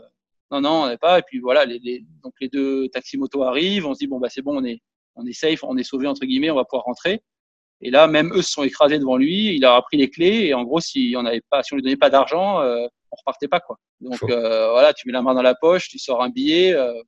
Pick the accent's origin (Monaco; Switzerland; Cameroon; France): Monaco; Et là, je joue chez moi à Monaco.